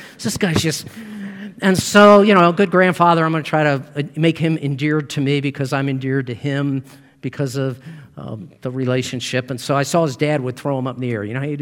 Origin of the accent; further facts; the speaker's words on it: Maryland, United States; although he did pastor in Maryland, and I grew up in Maryland, so there's sort of that connection